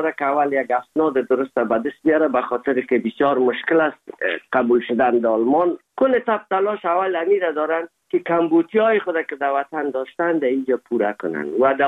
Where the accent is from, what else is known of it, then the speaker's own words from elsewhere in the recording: Afghanistan; now in Germany; زمانی که ما از افغانستان آمدیم